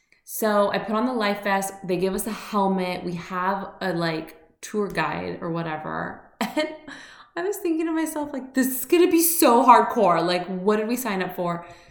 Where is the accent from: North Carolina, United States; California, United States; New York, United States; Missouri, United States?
California, United States; So I feel like I have like this sixth sense just from growing up in the Bay Area.